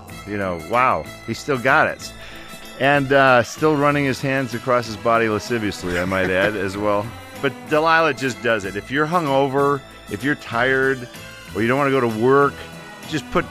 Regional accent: Michigan, United States; I grew up in Michigan, and we had some property in the middle part of the state in Gladwin, Michigan.

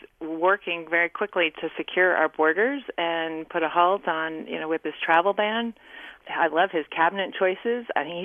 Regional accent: United States; I think a big part is for us to all come back and remember that we're all American and we all want a lot of the same things.

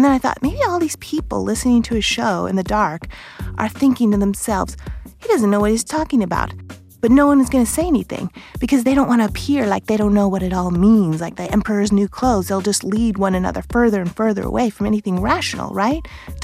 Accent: Salt Lake City, Utah, United States; I'm from Salt Lake City, Utah. I'm a Mormon.

